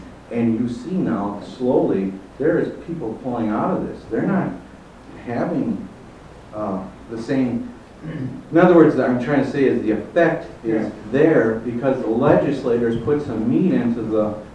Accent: Wisconsin, United States; I'm from Wisconsin, and we in the Milwaukee metropolitan area, there's plea bargaining going on like crazy.

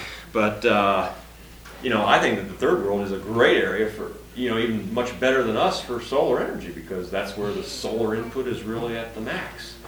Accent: United States; It's just that I'm American.

